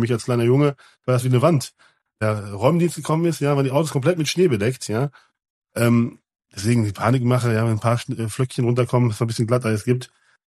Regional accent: Lüdenscheid, North Rhine-Westphalia, Germany; ich komme aus dem Sauerland, ja, also meine Jugend in Lüdenscheid

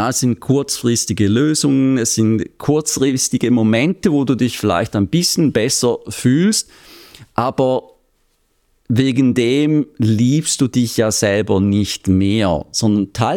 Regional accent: Switzerland; Und ich beschreibe das als Schweizer natürlich so wie so ein Käse mit Löchern drin.

